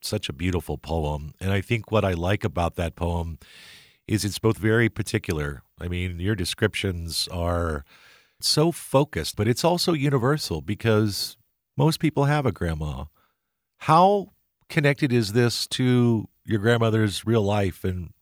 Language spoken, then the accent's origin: English; Midwest, United States; Yeah, I grew up in the Midwest, spent a lot of time there, and I certainly do not miss those winters.